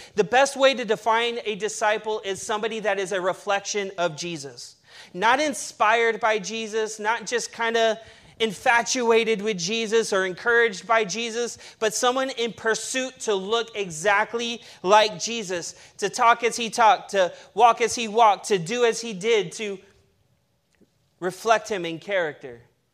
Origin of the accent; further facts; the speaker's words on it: the South, United States; I grew up in the South, and then, like, you're born Christians there.